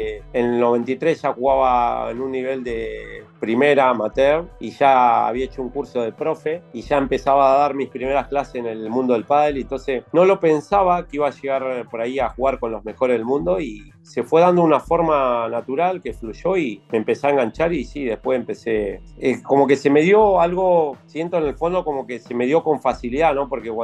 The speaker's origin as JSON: {"language": "Spanish", "town": "Cutral Có", "region": "Neuquén", "country": "Argentina", "tie": "born or raised there", "said": "cuando me fui a Cutralcó de chico, jugaba en Alianza Cutralcó"}